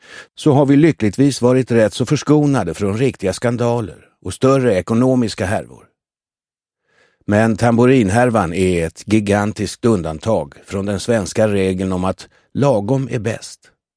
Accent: Fagersta, Västmanland County, Sweden; born there; Jag är född i Fagersta.

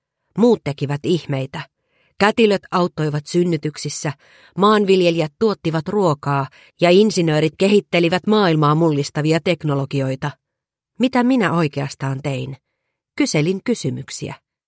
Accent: Raahe, North Ostrobothnia, Finland; also born or lived in Oulu; Ei lapsuuteni Raahessa ja Oulussa olisi muuten pärjännyt.

